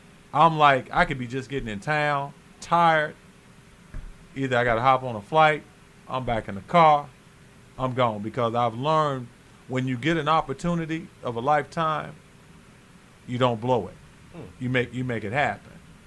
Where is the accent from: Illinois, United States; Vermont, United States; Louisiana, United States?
Illinois, United States; Chicago; I said, man, I'm from Chicago. I played King High School. I mean, I know everybody in Chicago.